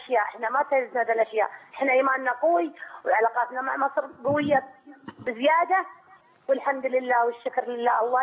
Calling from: Riyadh, Riyadh Province, Saudi Arabia; من السعودية، من الرياض

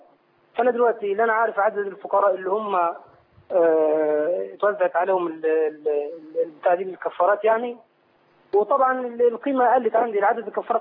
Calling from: Saudi Arabia; أنا طبعا أنا بكلمك من السعودية

